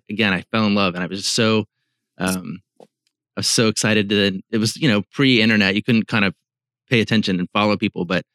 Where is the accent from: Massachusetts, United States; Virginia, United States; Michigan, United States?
Virginia, United States; now in Seattle, United States; I'm in Seattle. I grew up in Virginia and went to William & Mary.